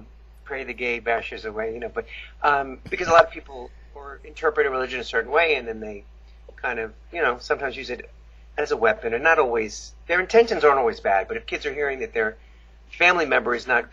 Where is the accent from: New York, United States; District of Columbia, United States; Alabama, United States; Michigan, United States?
New York, United States; I grew up in New York, though, so my mom was from New York, my dad was from Turkey